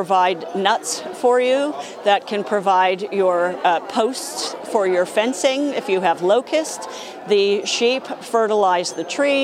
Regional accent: Buffalo, New York, United States; And growing up in Buffalo, New York, you need it because the snowfall is tremendous.

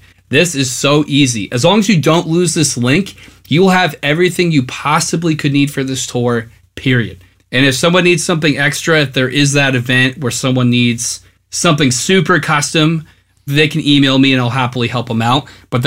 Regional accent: Jamaica, Vermont, United States; now in New York, United States; Just for a bit of context, I grew up in Southern Vermont my whole life. Shout out Jamaica, Vermont.

